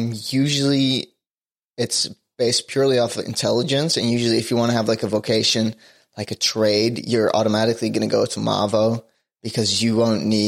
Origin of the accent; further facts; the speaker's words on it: Amsterdam, North Holland, Netherlands; also born or lived in Harderwijk; Well, I'm from the Netherlands, Amsterdam to be specific. I haven't lived in Amsterdam my entire life. I would say probably about half my time I spent in Amsterdam, half my time I spent in more the middle of the country, Harderwijk.